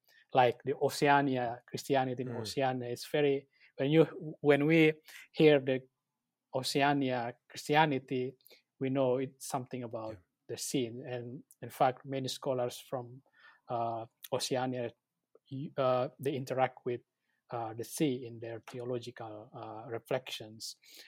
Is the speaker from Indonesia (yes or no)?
yes; Indonesia; I'm from Indonesia, and Indonesia is known as the world's largest archipelagic state.